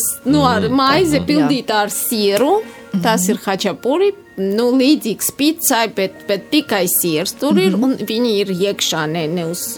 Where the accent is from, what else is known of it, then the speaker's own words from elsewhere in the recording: Kutaisi, Imereti, Georgia; Latvian is a second language; now in Latvia; Es esmu no Rietumgrūzijas, Kutaisi, sena galvas pilsēta. Jā. Mm. Tieši kur ir Kolhīdā, no kurienes zelta aunādi un medēju paņēma grieķi.